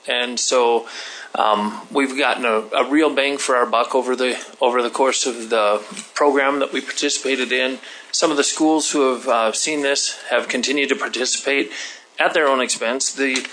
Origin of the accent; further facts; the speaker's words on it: Clark, South Dakota, United States; My hometown is Clark.